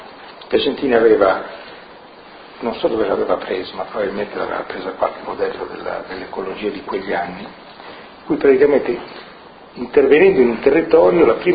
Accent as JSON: {"language": "Italian", "town": "Garessio", "region": "Piedmont", "country": "Italy", "tie": "born there", "said": "nel mio paese dove sono nato, Garessio"}